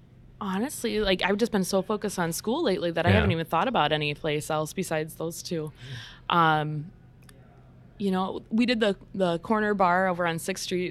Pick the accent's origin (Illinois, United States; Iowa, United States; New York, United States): Iowa, United States; It might have just been because I was from Iowa. You know, we'd always go to Sioux City when it came to going to see like a touring show